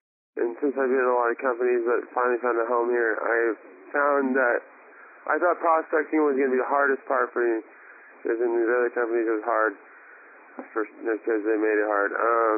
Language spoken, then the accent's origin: English; Silverton, Oregon, United States; I checked 2 other places, and this is Portland. I'm from Silverton, and I don't know the town very well.